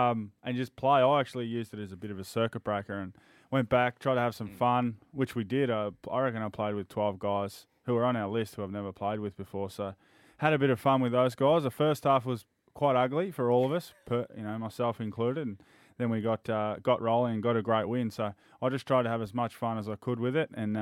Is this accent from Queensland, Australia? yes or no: no; Swan Hill, Victoria, Australia; I grew up in Swan Hill in country Victoria.